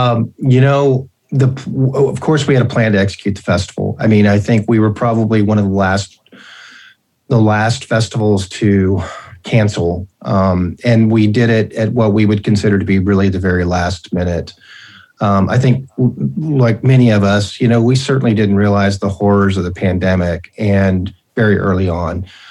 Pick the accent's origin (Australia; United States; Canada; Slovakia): United States; Texas; now in Fort Worth, United States; my wife and I moved to Fort Worth. You know, we're originally from Texas.